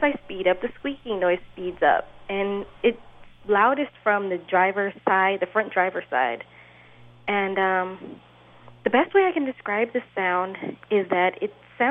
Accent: Detroit, Michigan, United States; I'm originally from Detroit, and my car was in Detroit getting fixed by my dad.

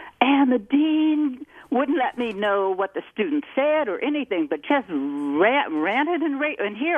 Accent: Berkeley, California, United States; I was raised in Berkeley, and I helped form the Afro-American Association with Don Warden years ago

